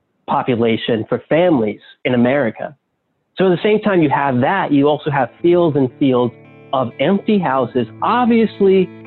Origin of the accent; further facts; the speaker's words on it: Ocoee, Florida, United States; You know, I was growing up in Ocoee, Florida, outside of Orlando, Florida. You could just consider it part of Orlando, Florida.